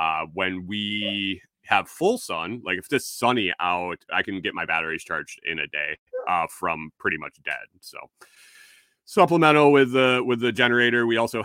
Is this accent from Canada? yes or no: no; New York, United States; We had baseboard heat growing up in New York.